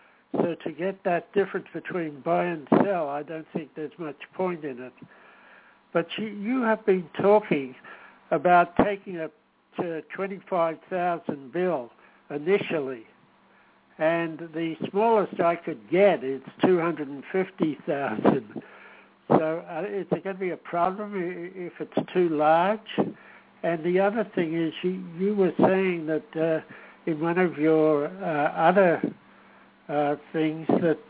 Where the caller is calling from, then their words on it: Toronto, Ontario, Canada; Oh, I'm calling from Toronto, Canada.